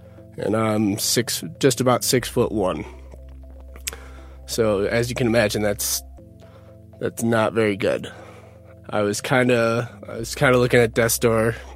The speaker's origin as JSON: {"language": "English", "town": "Utica", "region": "New York", "country": "United States", "said": "I'm originally from Utica, New York"}